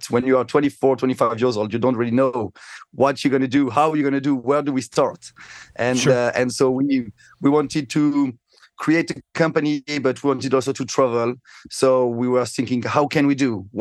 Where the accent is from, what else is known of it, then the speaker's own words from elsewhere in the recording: Paris, Île-de-France, France; accent: French; English is a second language; also born or lived in Marseille; I'm from France. Of course, you can hear with my bad French accent. Raised and born in the suburb of Paris, doing some studies in the south of France, Marseille